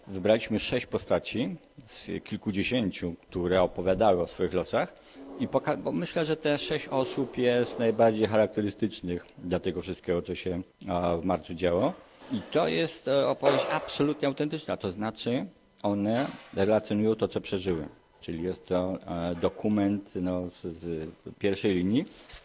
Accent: Warsaw, Masovian Voivodeship, Poland; ja też jestem z pokolenia powojennego. Sam uczestniczyłem w wydarzeniach marcowych pod Uniwersytetem w Warszawie, jestem warszawiakiem

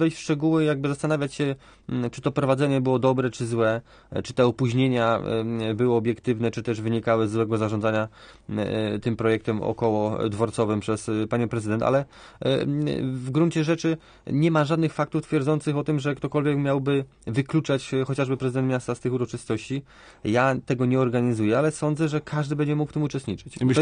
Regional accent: Łódź, Łódź Voivodeship, Poland; Ja nie jestem organizatorem, ja czekam jako gość i łodzianin na zaproszenie.

